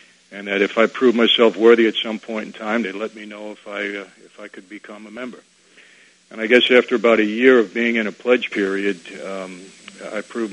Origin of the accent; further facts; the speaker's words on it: Brooklyn, New York, United States; born there; I was born in Brooklyn, New York